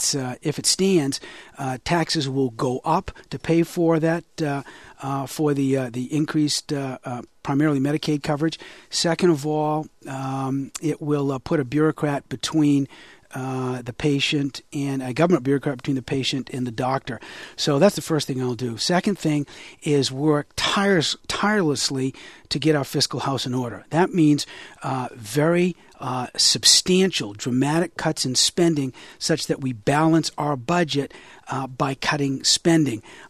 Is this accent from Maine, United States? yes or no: yes; Waterville, Maine, United States; I spent four generations in Maine. I am the fourth generation. When I was a kid, Keith, growing up in Waterville, if you fell in the Kennebec River, you needed a tetanus shot.